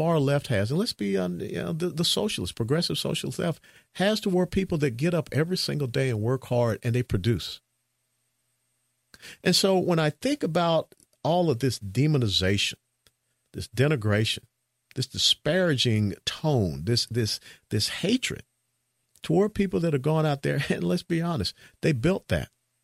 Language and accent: English; Georgia, United States; It freaked me out growing up in Georgia.